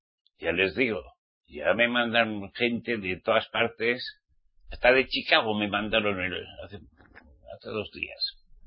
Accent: Spain; Excuso decirles, en mi tierra, España.

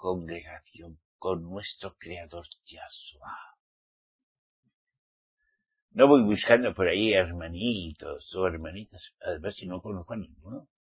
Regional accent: Basque Country, Spain; born there; Es que soy europeo, ¿saben? Bueno, yo nací en el País Vasco, comprenden.

